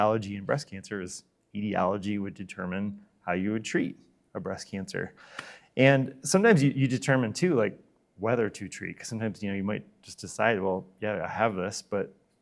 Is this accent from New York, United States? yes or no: no; Michigan, United States; I'm from West Michigan. I'm Dutch. I grew up in the Christian Reformed.